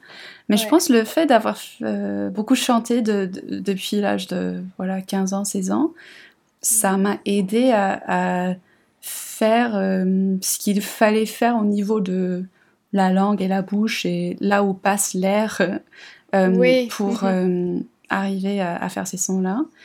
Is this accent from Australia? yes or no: yes; Sydney, New South Wales, Australia; moved away as an adult; now in France; J'ai grandi à Sydney, en Australie, et j'habite près de Paris depuis à peu près 2 ans.